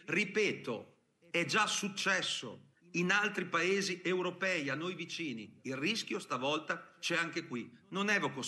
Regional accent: Emilia-Romagna, Italy; lo dico da Emiliano Romagnolo

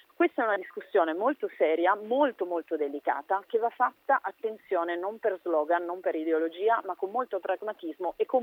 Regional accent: Piedmont, Italy; peraltro devo dire, essendo piemontese

